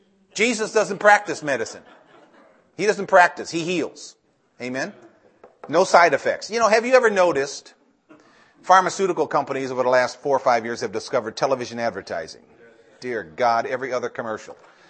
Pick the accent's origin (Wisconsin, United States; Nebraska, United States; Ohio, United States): Ohio, United States; Cleveland; I come from Cleveland, I'm always sad.